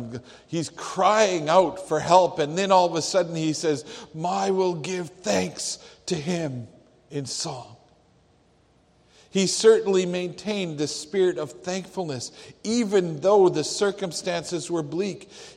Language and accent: English; Canada; I recognize that I'm about to quote George Washington, and we're Canadian, and I get it.